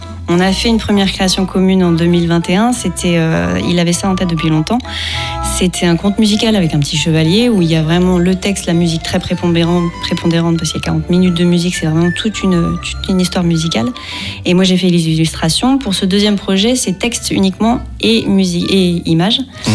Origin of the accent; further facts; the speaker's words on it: Bourgogne-Franche-Comté, France; on est des amis d'enfance. Donc, on a grandi ensemble en Bourgogne.